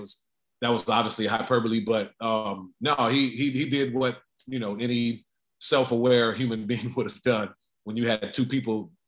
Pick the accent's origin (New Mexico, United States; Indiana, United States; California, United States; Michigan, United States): California, United States; Sacramento; And growing up in Sacramento where I grew up, in high school that I went to, that was not immune from any of those things.